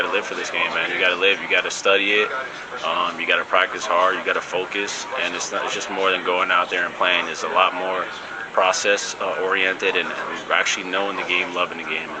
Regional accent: Brooklyn, New York, United States; I'm from Brooklyn, New York.

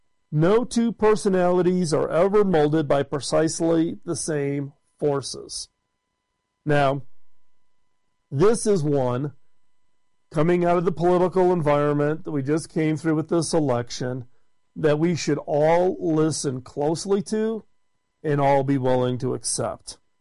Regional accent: Chicago, Illinois, United States; I was raised in Chicago, middle class. My dad was a salesman.

